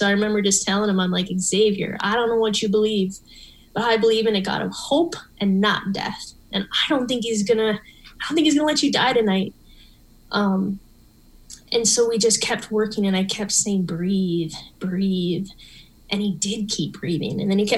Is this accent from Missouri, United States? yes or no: no; Minnesota, United States; and I'm from Minnesota, I know cold, but I felt like it was colder than any Minnesota winter I'd ever endured.